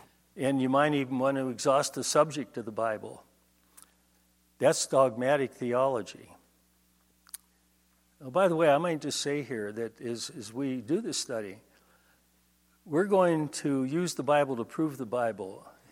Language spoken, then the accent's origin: English; United States; born there; Now, when I was born in the United States, I did not inherit a DNA of the USA.